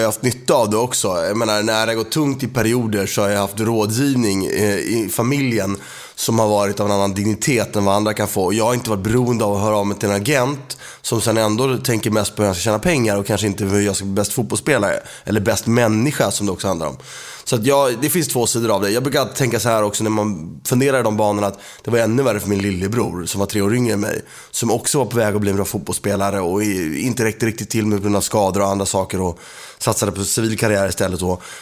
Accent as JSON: {"language": "Swedish", "town": "Täby", "region": "Stockholm County", "country": "Sweden", "tie": "born or raised there", "said": "även om jag växte upp i Täby, Danderyd, så Solna var min kommun"}